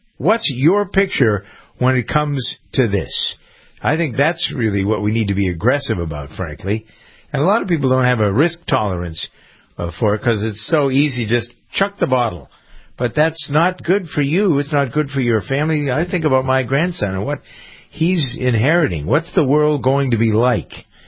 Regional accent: Framingham, Massachusetts, United States; We here in my hometown of Framingham are having a big thing on the common with lots of people.

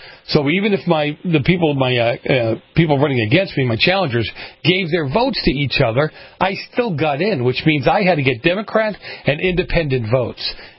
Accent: Boston, Massachusetts, United States; No, I mean, seriously, it is. I grew up in Boston.

